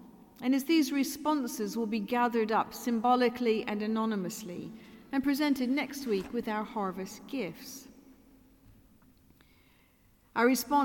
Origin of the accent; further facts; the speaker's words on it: United Kingdom; I'm both British and American